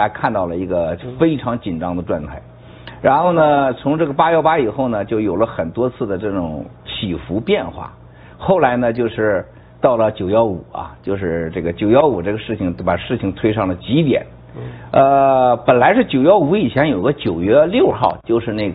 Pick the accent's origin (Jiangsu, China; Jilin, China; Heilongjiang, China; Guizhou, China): Jilin, China; Panshi; born there; 这个我们这个东北啊，我出生的地方叫吉林省磐石县赵家沟，我们家呢还有个老房子